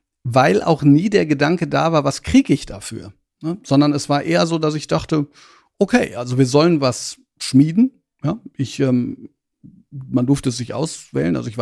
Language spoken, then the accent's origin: German; Hagen, North Rhine-Westphalia, Germany; Ich bin in Hagen zur Schule gegangen. Hagen kann man sich als eine Stadt aus dem Ruhrgebiet vorstellen, von der ich immer noch nicht verstehe, warum sie nicht in die Top 10 der hässlichsten deutschen Städte aufgenommen wurde.